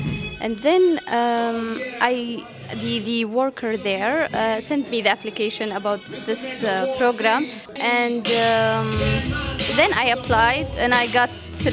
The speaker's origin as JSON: {"language": "English", "town": "Sana'a", "region": "Amanat Al Asimah", "country": "Yemen", "tie": "born or raised there", "also_born_or_lived": "Addis Ababa", "second_language": "English", "said": "I'm a journalist from Yemen. I was born in Addis Ababa, but I was just only born there, but I live and I spent all my life in Yemen, Sana'a, the capital"}